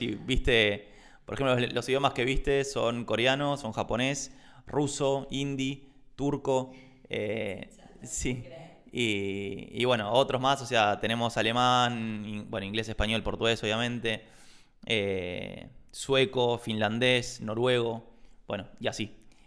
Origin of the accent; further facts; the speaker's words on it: Argentina; a nosotros es muy fácil comunicar la idea a un argentino, porque somos argentinos